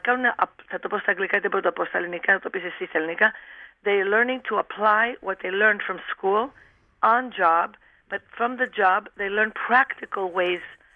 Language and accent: Greek; New York, United States; now in Greece; επειδή είμαι από τη Νέα Υόρκη και επειδή εκεί δουλεύουν οι νέοι και πάνε πανεπιστήμια